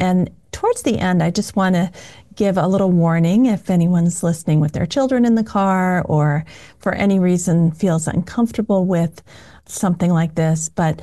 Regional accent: Iowa, United States; because I grew up in Iowa and I went to school in Iowa, master's degree at University of Northern Iowa.

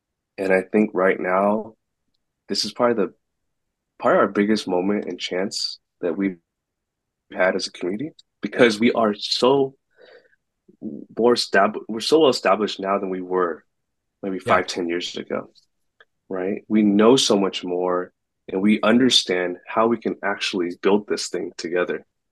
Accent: California, United States; I grew up in a diverse community in the Bay Area

